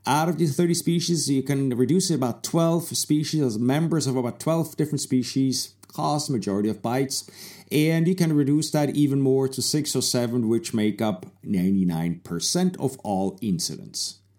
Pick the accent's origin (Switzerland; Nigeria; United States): Switzerland; I'm originally from Switzerland.